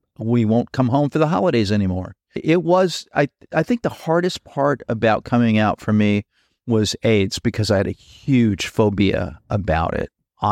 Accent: El Paso, Texas, United States; also born or lived in Brooklyn; Being gay when in high school was hard because I grew up in El Paso. I was born in Brooklyn, but raised in El Paso.

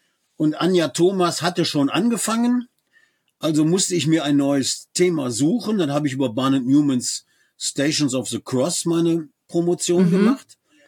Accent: Duisburg, North Rhine-Westphalia, Germany; Ich meine, ich komme aus dem Duisburger Süden. Das ist ja, ist wie ein Vorort von Düsseldorf.

